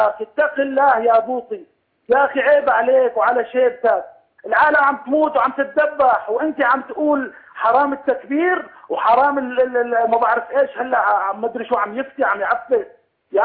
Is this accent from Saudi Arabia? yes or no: yes; Saudi Arabia; من السعودية.